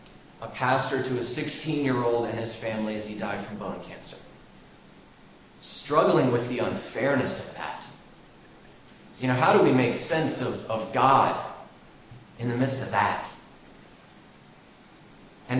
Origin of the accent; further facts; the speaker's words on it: Florida, United States; So when I was about 4 or 5 years old, I was growing up in Florida.